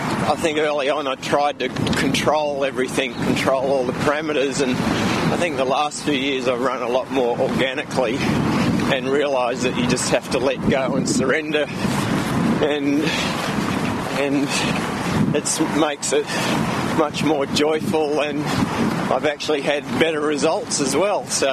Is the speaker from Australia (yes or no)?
yes; Canberra, Australian Capital Territory, Australia; I'm from Canberra in Australia.